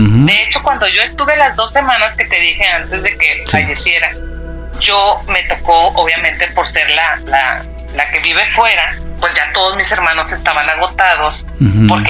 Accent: Monterrey, Nuevo León, Mexico; porque soy de Monterrey

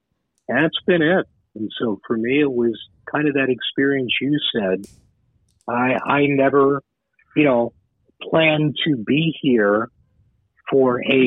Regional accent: Pittsburgh, Pennsylvania, United States; also born or lived in Wheeling / Charleston / Louisville / Los Angeles; I grew up in Pittsburgh, started on the air there, was a program director, morning man, in Wheeling, West Virginia. Then lived in Charleston, West Virginia, then Louisville, Kentucky, and then Los Angeles.

